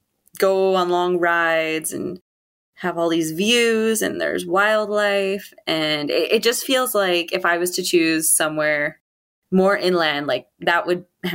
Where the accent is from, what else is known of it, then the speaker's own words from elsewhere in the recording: Vancouver, British Columbia, Canada; because I'm from Vancouver, I feel really at home having both ocean and mountains